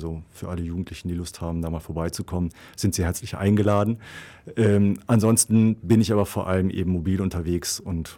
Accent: North Rhine-Westphalia, Germany; now in Ulm, Germany; Ich lebe seit 3 Jahren in Ulm. Ursprünglich komme ich mal aus Nordrhein-Westfalen, aber das ist schon sehr lange her.

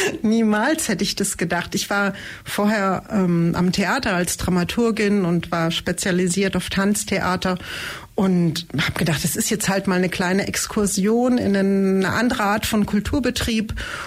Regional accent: Bingen am Rhein, Rhineland-Palatinate, Germany; ich bin gebürtige Bingenerin. Ich komme aus dem Tal der Lorelei, deswegen hängt mein Herz auch immer noch einen Ticken mehr am Rhein als an der Donau.

